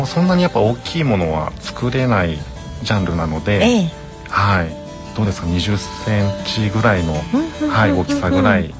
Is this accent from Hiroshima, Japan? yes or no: no; Okazaki, Aichi, Japan; はい、岡崎出身です。